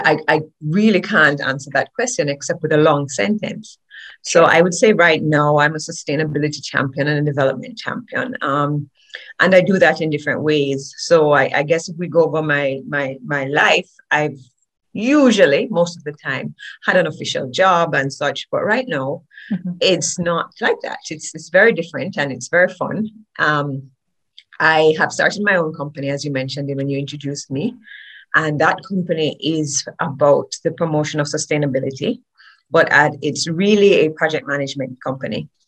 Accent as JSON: {"language": "English", "region": "Kingston", "country": "Jamaica", "tie": "born or raised there", "also_born_or_lived": "Birmingham, United Kingdom", "said": "I grew up in Kingston, Jamaica. Moved around in Kingston, Jamaica, but lived primarily in Kingston for a few years, maybe 5 or 6 years."}